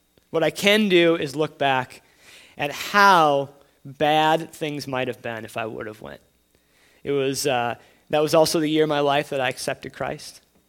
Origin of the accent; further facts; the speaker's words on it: Wisconsin, United States; many of you know that I'm from Wisconsin, I grew up just the hugest Wisconsin Badger fan.